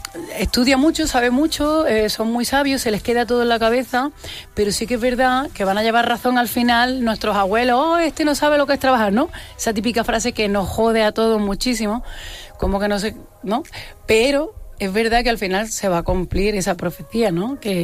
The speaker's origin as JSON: {"language": "Spanish", "town": "Granada", "region": "Andalusia", "country": "Spain", "tie": "born or raised there", "also_born_or_lived": "Armilla", "said": "me he criado en Peñuela, me he criado en Armilla también, pero me he criado, nací en maternidad en Granada, en el centro de maternidad, de donde nacen la mayoría de los granadinos, o sea que soy granadina"}